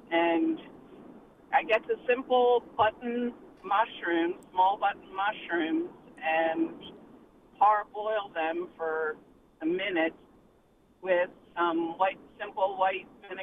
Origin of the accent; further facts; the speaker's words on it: Chatsford, Pennsylvania, United States; now in Baltimore, United States; I am originally from Chatsford, Pennsylvania, and went to school in Kennett Square, which is the mushroom capital of the world.